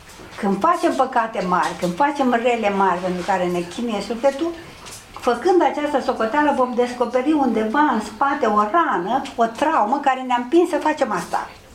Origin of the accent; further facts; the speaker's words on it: Romania; noi mai ușurăm și soarta neamului nostru ca român